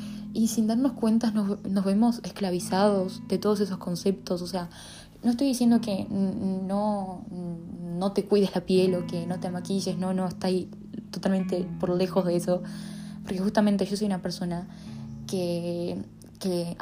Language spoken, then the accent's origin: Spanish; Artigas, Uruguay; now in Pando, Uruguay; vivo en Artigas, pero estoy estudiando en Pando, o sea, en Capital. Bueno, estoy viviendo en Pando y estudio en Capital, pero soy de Artigas